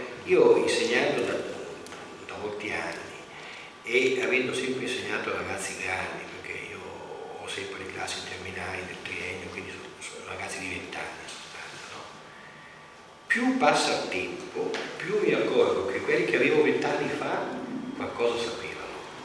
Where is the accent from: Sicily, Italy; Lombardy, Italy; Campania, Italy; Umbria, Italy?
Lombardy, Italy; Como; io sono nato a Como, come città, e proprio ho sempre avuto la casa e le vacanze sul lago, e sono cresciuto sul lago, quindi da 28 anni io vivo sul lago di Como